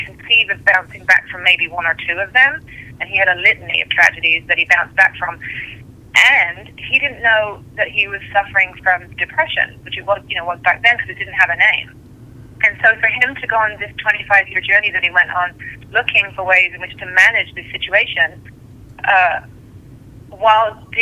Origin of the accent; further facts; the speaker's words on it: England, United Kingdom; also born or lived in Australia; now in United States; I was born and raised in England, and then I spent a lot of time backpacking around Australia, and then I came to America.